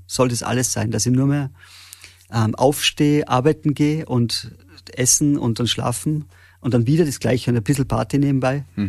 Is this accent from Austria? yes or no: yes; Salzburg, Austria; now in Villach, Austria; ich bin aus Salzburg und lebe jetzt in Villach.